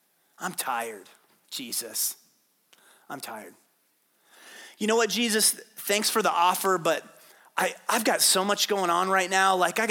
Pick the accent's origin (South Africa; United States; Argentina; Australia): United States; Payson; I'm from Payson.